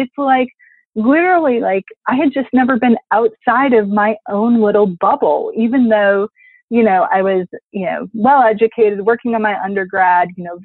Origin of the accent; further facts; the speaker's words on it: Wisconsin, United States; because I grew up in Wisconsin, like it was all rural. It was dairy farms. I mean, it was Midwest.